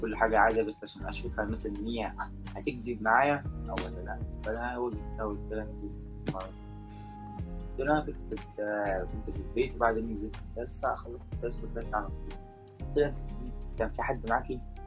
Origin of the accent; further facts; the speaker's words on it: Alexandria, Alexandria Governorate, Egypt; على العموم أنا من اسكندرية